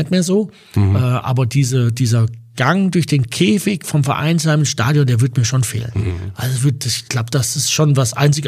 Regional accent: Hesse, Germany; als Hesse

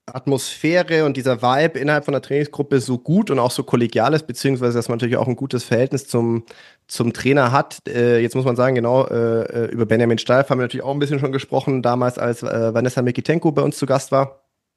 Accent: Baden-Württemberg, Germany; Ich komme natürlich aus Baden-Württemberg ursprünglich mal.

